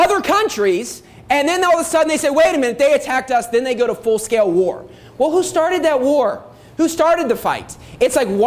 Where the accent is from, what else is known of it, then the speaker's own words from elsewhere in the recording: United States; Obviously, I'm from the United States. There's plenty of good people, good churches, soul winners, people we love in the U.S.